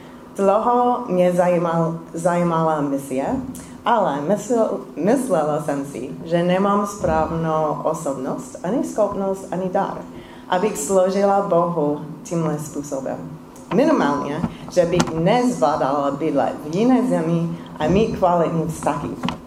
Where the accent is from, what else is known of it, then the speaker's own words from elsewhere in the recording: Pennsylvania, United States; Czech is a second language; now in Prague, Czechia; Pocházím z Pensylvánie a z věřící rodiny a věřila jsem jako dítě